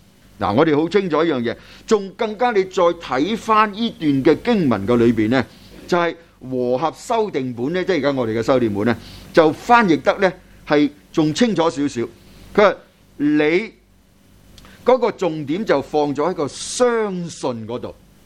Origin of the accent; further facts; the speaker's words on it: China; 我们中国人的定义和西方人都是很不同的